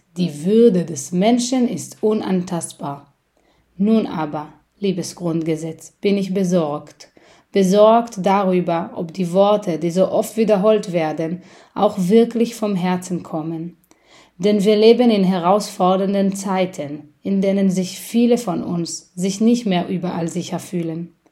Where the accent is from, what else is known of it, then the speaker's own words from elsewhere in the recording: Israel; German is a second language; now in Germany; ich bin in Israel geboren und aufgewachsen, lebe seit 15 Jahren in Deutschland